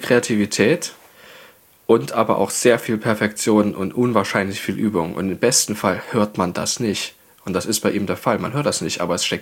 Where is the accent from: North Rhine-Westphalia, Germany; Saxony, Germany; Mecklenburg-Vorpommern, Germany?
Saxony, Germany; Nebitzschen; Weißt du übrigens, wo ich herkomme? Ich bin aus Nebitzschen.